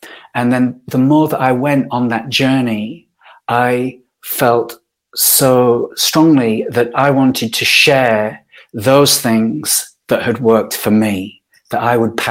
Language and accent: English; Yorkshire and the Humber, United Kingdom; So I grew up in Yorkshire in Northern England. In the 1970s, I was growing up.